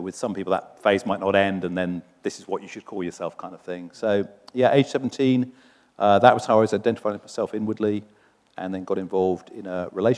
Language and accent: English; Oxford, South East England, United Kingdom; moved away as an adult; So I was born in Oxford and lived there for the first 18 years of my life. Was born into a church-going family